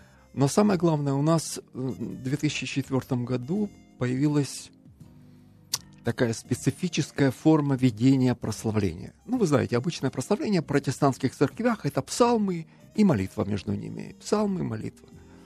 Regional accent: Crimea, Ukraine; now in Kyiv, Ukraine; Покаялся в Крыму, я сам из Крыма.

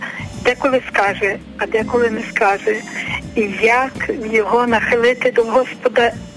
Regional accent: Lviv, Lviv Oblast, Ukraine; я з Львова, виховую внука, йому зараз 18 років.

